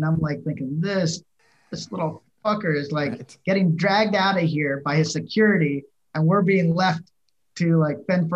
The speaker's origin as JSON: {"language": "English", "town": "Riverside", "region": "California", "country": "United States", "tie": "born or raised there", "said": "I grew up in Riverside. I went to backyard parties where people get in fights and somebody would bust out a gun and everybody runs, right?"}